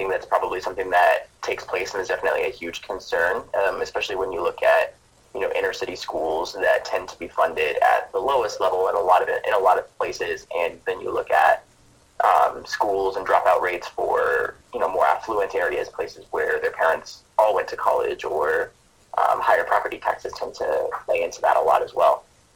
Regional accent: Nebraska, United States; also born or lived in Kansas; hunting growing up in Nebraska and, you know, going to school in Kansas.

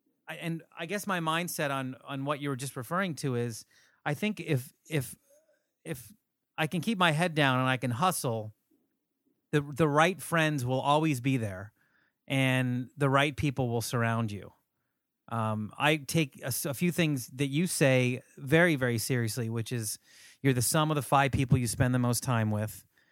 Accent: Philadelphia, Pennsylvania, United States; for me, it's been partially where I'm from. I mean, I came from Philadelphia.

